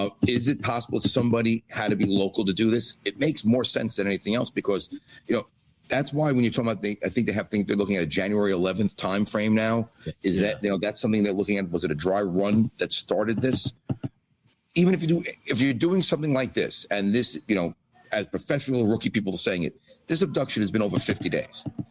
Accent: New York, United States; just like my geographical bias in Pima County, I'm from New York.

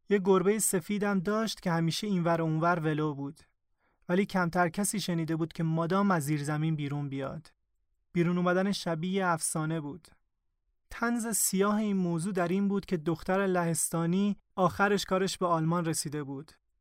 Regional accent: Iran; now in Germany; پرستارا که میدونستن من ایرانیم

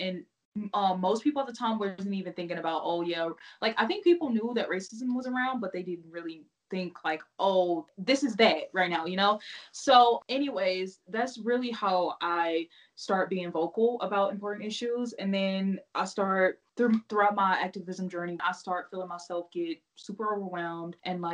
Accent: Missouri, United States; now in Utah, United States; I'm from Missouri though.

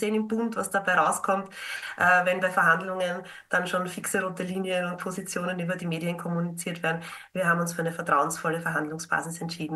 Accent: Burgenland, Austria; Man wundert sich als Burgenländer, Burgenländerin oft, wenn man mitbekommt, wie in anderen Bundesländern hier polemisiert wird und diskutiert wird.

